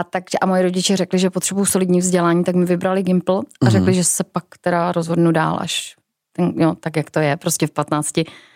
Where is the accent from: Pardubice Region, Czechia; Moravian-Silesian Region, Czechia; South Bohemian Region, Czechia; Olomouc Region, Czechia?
Olomouc Region, Czechia; Petrov nad Desnou; also born or lived in Košice, Slovakia; Pocházím z malé vesnice. Narodila jsem se teda v Košicích, ale tak to souviselo spíš se studii mých rodičů. A pocházím z malé vesnice z Petrova nad Desnou, nad Šumperkem.